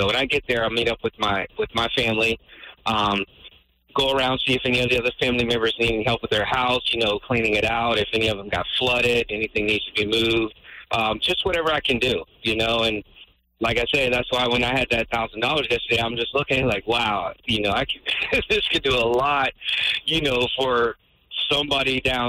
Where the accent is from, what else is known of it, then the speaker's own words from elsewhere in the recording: Cocoa Beach, Florida, United States; moved away; also born or lived in Fort Lauderdale; Fort Lauderdale, but I was actually born and raised in Cocoa Beach.